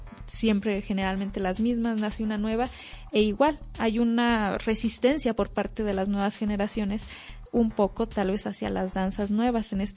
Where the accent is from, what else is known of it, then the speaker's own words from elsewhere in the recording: Villa Unión, Mexico; now in Durango, Mexico; de donde yo vengo, y en realidad no sé si es de todo Villa Unión, nosotros decimos vamos a ver la danza, vamos a ver a los danzantes. Uh-huh. Yo hasta que llegué aquí a Durango, literalmente escuché vamos a ver a los matachines.